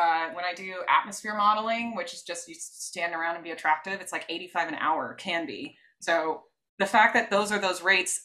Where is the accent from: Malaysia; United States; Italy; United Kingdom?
United States; like I'm an American, I grew up here, this is kind of like my Western perspective, Christian heritage background.